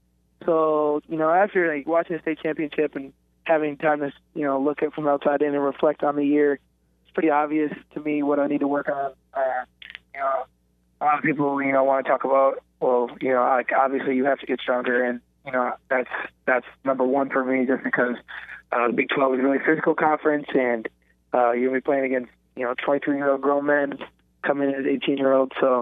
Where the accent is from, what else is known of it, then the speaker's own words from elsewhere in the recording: Wisconsin, United States; Yeah, you know, growing up in Wisconsin, my favorite team was definitely Madison, UW